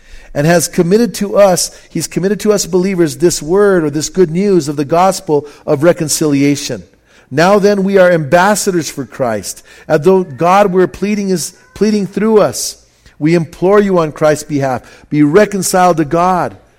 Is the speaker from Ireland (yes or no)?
no; Bernalillo, New Mexico, United States; All the guys I grew up with in Bernalillo, my buddies that I grew up with since we were little guys